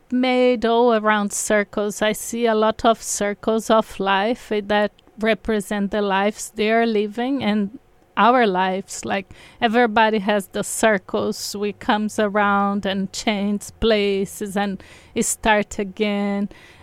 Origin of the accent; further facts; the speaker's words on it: Brazil; English is a second language; now in England; I knew when I moved from Brazil to England, that was around 15 years ago, I moved without speaking English.